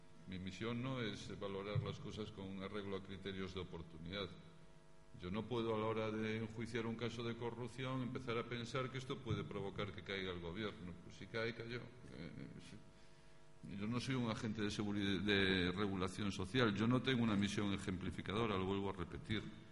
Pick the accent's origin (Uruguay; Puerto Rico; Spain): Spain; A Coruña, Galicia; yo soy de La Coruña